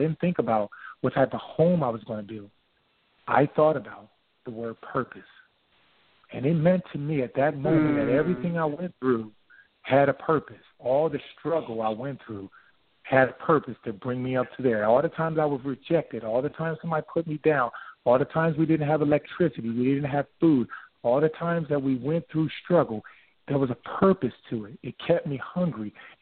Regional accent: Camden, New Jersey, United States; Yes, I grew up in New Jersey, in Camden. And in Camden, it was one of those situations where when you looked around, you didn't really see a lot of positive and hope.

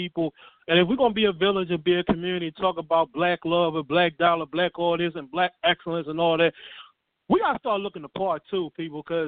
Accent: Baltimore, Maryland, United States; I'm down in the Carolinas going to school, but I'm originally from Baltimore

